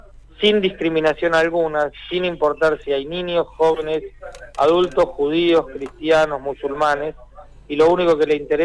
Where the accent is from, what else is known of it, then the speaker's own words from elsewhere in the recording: Argentina; como argentinos